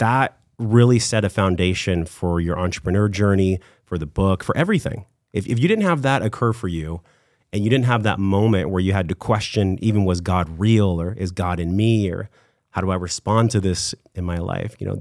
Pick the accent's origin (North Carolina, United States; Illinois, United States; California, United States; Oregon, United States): California, United States; La Mesa; Listen, I came from La Mesa, California, which is like geriatric ward and drug addicts.